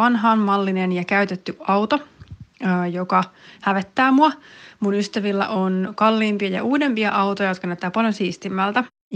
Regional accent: Uusimaa, Finland; Me ollaan pääkaupunkiseutulaisia, korkeasti koulutettuja nuoria aikuisia.

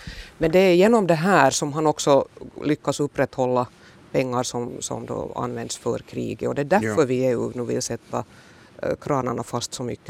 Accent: Finland; Jag är hemma i Finland. Jag är nu just i Jakobstad

